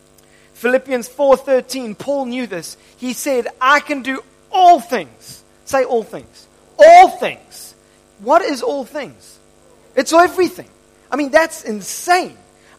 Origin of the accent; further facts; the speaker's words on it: United Kingdom; I come from British blood, not so much Norwegian, you know, the Viking blood, the Northern European blood, which they wipe out pretty much anything in their path. But us Brits are just clever, right, Dave?